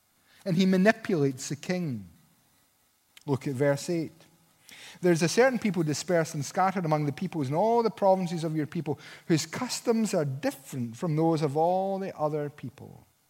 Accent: Paisley, Scotland, United Kingdom; I'm from Paisley. I was brought up with bigotry. It's what we breathe. It was all around the southwest of Scotland

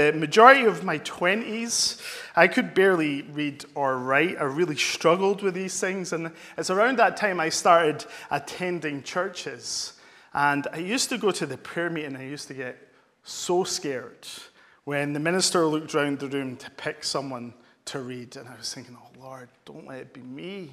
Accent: Scotland, United Kingdom; We'll start with that because I'm Scottish.

